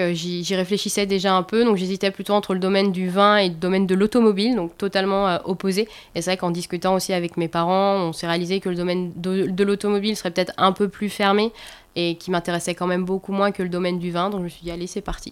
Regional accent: Pays de la Loire, France; je suis originaire de Vendée

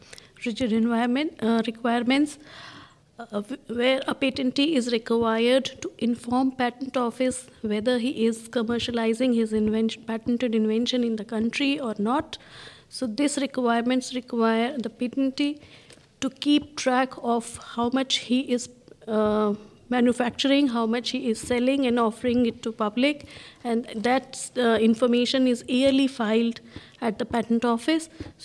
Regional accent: India; English is a second language; I am an Indian patent attorney.

